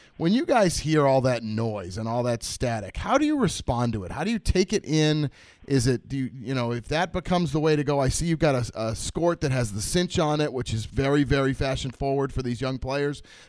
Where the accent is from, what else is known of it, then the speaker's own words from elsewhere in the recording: Massachusetts, United States; I grew up in Massachusetts. I have a house in Maine.